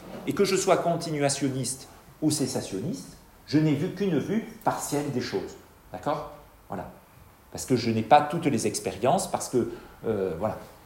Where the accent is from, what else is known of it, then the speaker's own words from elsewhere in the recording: France; Surtout quand on est français, je pense, on a plutôt tendance à voir...